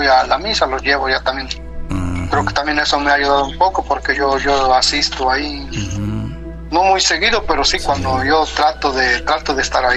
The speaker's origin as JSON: {"language": "Spanish", "region": "Puebla", "country": "Mexico", "said": "yo ya tuve una pareja ahí en México, vengo de Puebla."}